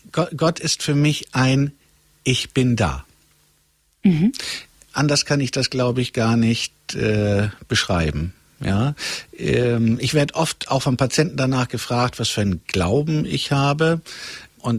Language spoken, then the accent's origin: German; Gelsenkirchen, North Rhine-Westphalia, Germany; also born or lived in Möhnesee; Halb aus Gelsenkirchen. Und halb vom Möhnesee an.